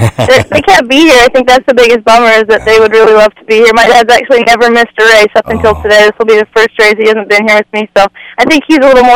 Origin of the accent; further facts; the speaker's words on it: Canada; born there; Yeah, I live in Canada. I was born in Canada, and I worked up there.